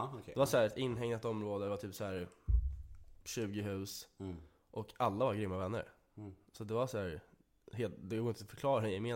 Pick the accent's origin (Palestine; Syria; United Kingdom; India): United Kingdom; also born or lived in Sweden / Scotland; Jag är född i Sverige och sen flyttade till England och bodde där tills jag var 7-8 kanske. Eller i Skottland och England. Bodde jag.